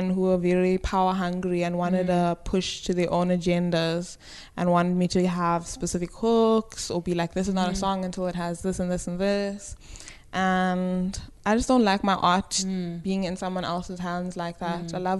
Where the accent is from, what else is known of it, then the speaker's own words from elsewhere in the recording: South Africa; Like, I am from South Africa.